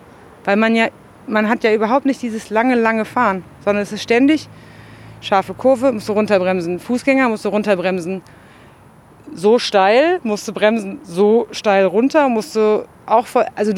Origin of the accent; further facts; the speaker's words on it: Cologne, North Rhine-Westphalia, Germany; ich komme aus Köln und bei uns gibt es keinen Sand irgendwie.